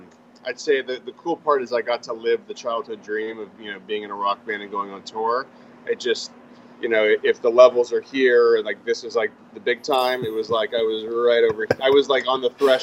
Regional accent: Los Angeles, California, United States; I grew up in Los Angeles. I was actually born in Hollywood at the old Cedar Sinai, which used to be on Hollywood Boulevard.

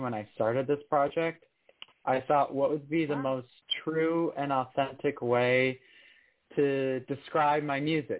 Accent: Oakland, California, United States; Yeah, so I was raised in Oakland. I grew up there. My parents had a house in the Oakland Hills.

